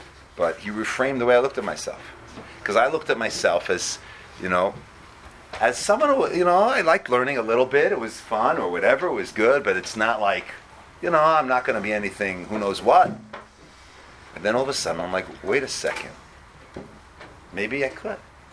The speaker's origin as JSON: {"language": "English", "town": "Teaneck", "region": "New Jersey", "country": "United States"}